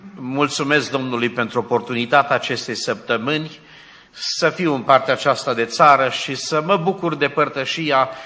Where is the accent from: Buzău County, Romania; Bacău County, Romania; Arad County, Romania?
Arad County, Romania; Arad; also born or lived in Constanța; deloc sunt din Arad, că prin Harul lui Dumnezeu m-am căsătorit și am slujit la Constanța și timp de 16 ani am păstorit bisericile din Dobrogea, din Constanța